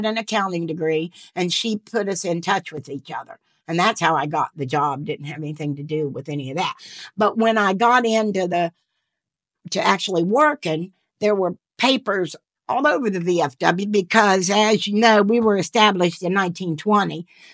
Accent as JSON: {"language": "English", "town": "Clarksburg", "country": "United States", "tie": "born or raised there", "said": "I remember the depot from growing up in Clarksburg."}